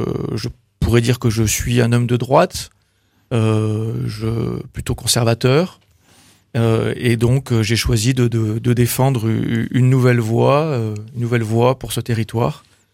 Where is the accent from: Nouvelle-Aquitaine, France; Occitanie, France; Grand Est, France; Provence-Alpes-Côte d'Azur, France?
Occitanie, France; Toulouse; Donc j'ai 42 ans, je suis originaire de Toulouse.